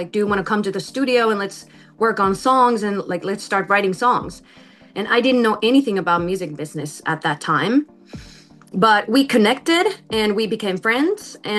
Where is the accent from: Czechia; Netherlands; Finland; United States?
Finland; English is a second language; Because I live in Finland. I'm from Finland